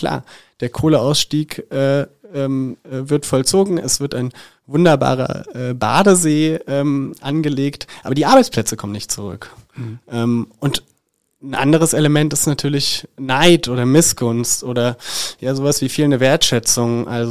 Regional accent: East Germany, Germany; ist ja für mich als Ossi eigentlich schon ein exotischer Vorgang.

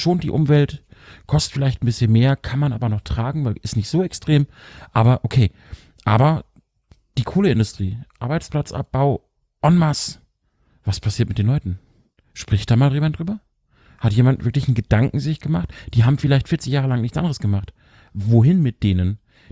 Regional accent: Lower Saxony, Germany; ich als Niedersachse

